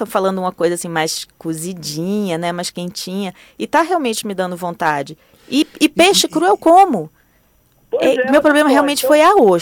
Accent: Rio de Janeiro, Brazil; porque eu sou do Rio

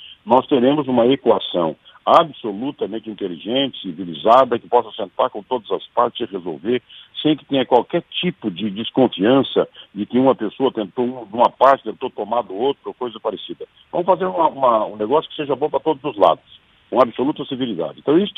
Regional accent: Rio Grande do Sul, Brazil; aqui no Rio Grande do Sul, da minha terra, no Bioma Pampa

